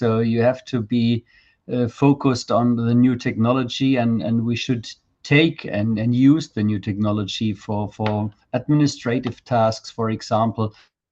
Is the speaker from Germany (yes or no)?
yes; Germany; I'm from Germany